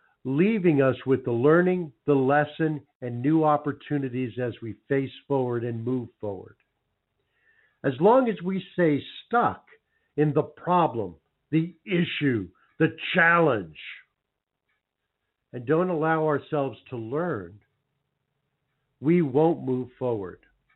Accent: New York, United States; When I grew up in New York, there were so many bakeries, and we would always go to the bakery on Sunday to get the fresh rolls

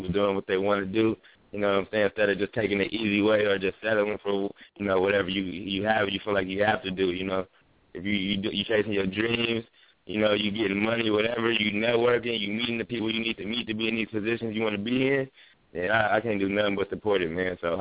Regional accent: Long Beach, California, United States; I'm from Long Beach, as everybody knows, Long Beach, California, or whatever, and I went to, you know, the famous Long Beach Poly High School

